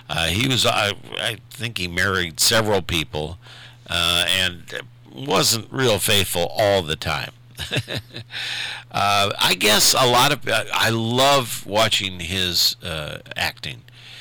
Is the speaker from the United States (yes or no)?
yes; Indianapolis, Indiana, United States; now in Ohio, United States; I consider myself a Hoosier because I was born in Indianapolis and lived there for the first third of my life.